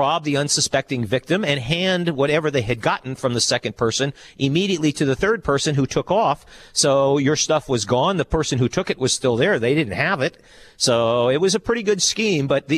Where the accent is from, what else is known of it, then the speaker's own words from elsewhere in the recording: Omaha, Nebraska, United States; I'm from Omaha, so I'm a Midwestern guy myself